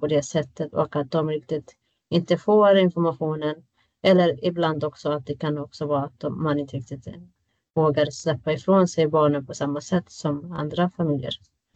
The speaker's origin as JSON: {"language": "Swedish", "country": "Palestine", "said": "jag har en annan etnisk bakgrund och jag kommer från Palestina."}